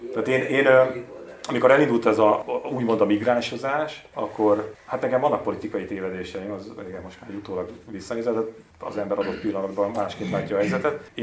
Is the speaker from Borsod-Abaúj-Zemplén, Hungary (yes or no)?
yes; Sátoraljaújhely, Borsod-Abaúj-Zemplén, Hungary; hazamentem Sátorajóújhelyre, és rettegnek. Ez olyan, én imádom, mert tényleg én szerelmes vagyok a szülőföldembe, Zemplén, meg Sátorajóújhelyt kifejezetten szeretem.